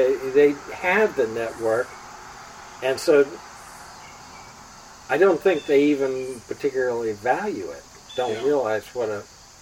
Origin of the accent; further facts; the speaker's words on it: Arlington, United States; Arlington.